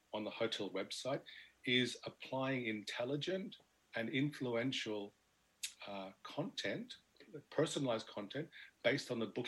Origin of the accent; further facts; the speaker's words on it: Australia; moved away as an adult; now in United Kingdom; I'm Australian, now living in the UK for almost 10 years.